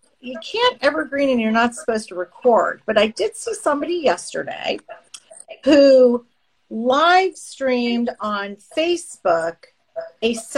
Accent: Canada; also born or lived in Calgary / Vancouver; I lived in Calgary two different times when I was a kid. I'm Canadian.

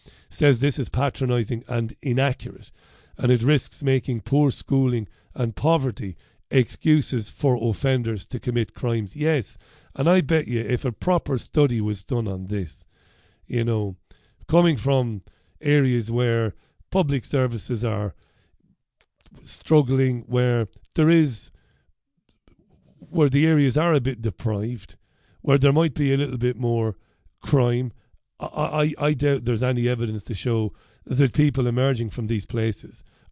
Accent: Waterford, County Waterford, Ireland; I grew up in Ballybeg in Waterford, and I'm very proud of Ballybeg in Waterford.

